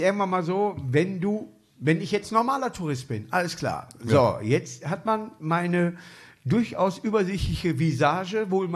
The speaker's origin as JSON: {"language": "German", "town": "Duisburg", "region": "North Rhine-Westphalia", "country": "Germany", "tie": "born or raised there", "said": "Aber ich komme aus Duisburg, bei mir ist ja eh egal, ich bin mit allen Nationen aufgewachsen."}